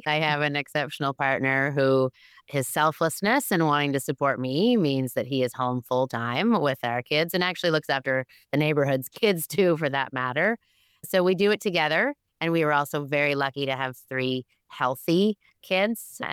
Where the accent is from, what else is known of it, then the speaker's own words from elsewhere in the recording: Fredericton, New Brunswick, Canada; New Brunswick's a small place. And so if I think back to my early days in Fredericton